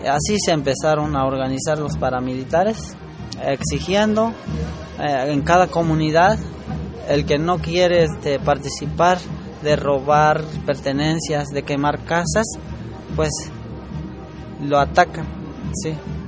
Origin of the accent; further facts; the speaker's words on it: Mexico; nosotros mismos somos mexicanos.